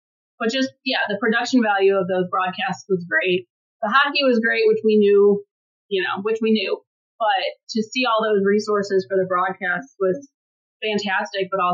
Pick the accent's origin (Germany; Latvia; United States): United States; Buffalo, New York; so I'm in Buffalo, obviously. I don't have a PWHL team here in my hometown